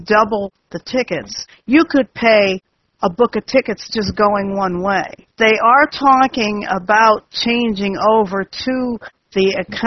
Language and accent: English; Pittsburgh, Pennsylvania, United States; I'm from Pittsburgh as well.